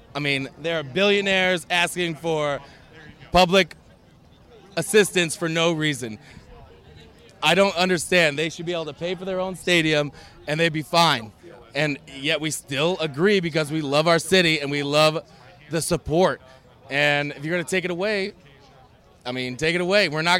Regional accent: San Diego, California, United States; also born or lived in overseas; I'm from San Diego, but my parents were in the military, so I grew up overseas and shit.

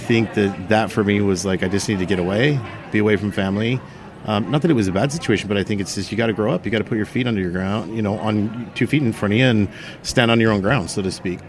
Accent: Salt Lake City, Utah, United States; So I grew up in Salt Lake City, Utah.

